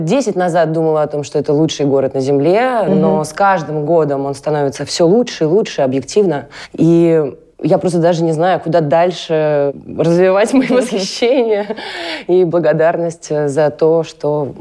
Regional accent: Saint Petersburg, Russia; now in Moscow, Russia; Да, я родом из Петербурга.

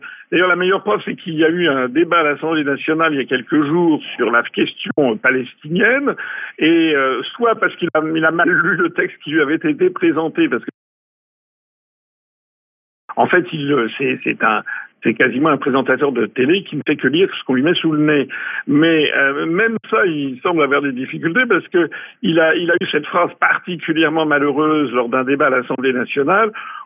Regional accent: France; quand on est français et qu'on s'intéresse aux questions internationales

